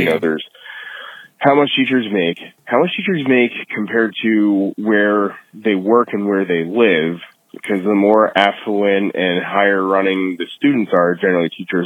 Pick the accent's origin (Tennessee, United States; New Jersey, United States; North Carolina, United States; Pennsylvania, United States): New Jersey, United States; Medford; also born or lived in Morris County; I was up there for 10 years, but I grew up in Burlington County and moved back down into my old hometown of Medford.